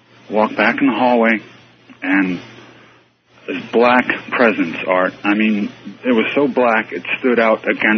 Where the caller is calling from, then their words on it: Fairborn, Ohio, United States; I'm calling from Fairborn, Ohio.